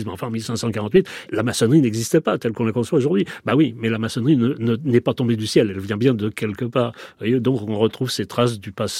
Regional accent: Paris, Île-de-France, France; born there; moi je suis parisien de naissance, hein, c'est évidemment ma capitale

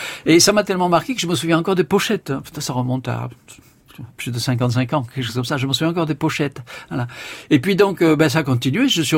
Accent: Cavaillon, Provence-Alpes-Côte d'Azur, France; accent: Provençal; je suis né en Provence, comme vous l'entendez à mon accent, je vivais à la campagne, à Cavaillon, oui.

